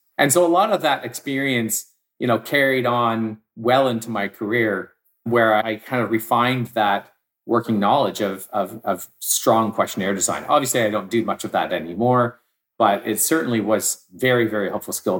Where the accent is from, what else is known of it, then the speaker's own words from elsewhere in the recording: Victoria, British Columbia, Canada; now in Vancouver, Canada; I grew up in Victoria. I moved to Vancouver and I decided that I'm going to get into this world of marketing research.